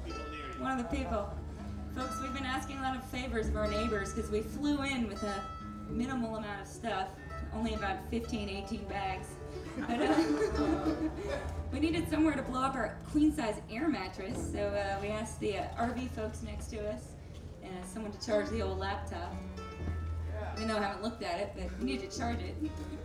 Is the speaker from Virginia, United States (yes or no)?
yes; Virginia, United States; also born or lived in Charleston, South Carolina / Telluride, Colorado; I lived in Charleston, South Carolina. I'm originally from Virginia, but when I moved away from South Carolina in the year 2000, I lived in Telluride before